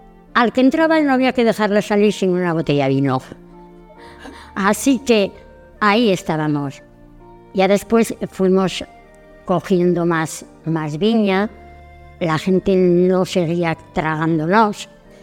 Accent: Santacara, Navarre, Spain; Yo soy de Santa Cara.

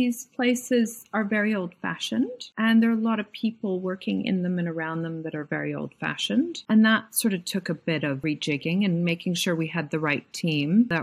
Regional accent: Canada; moved away; Also, I'm from Canada, so that's another layer of needing to understand the culture.

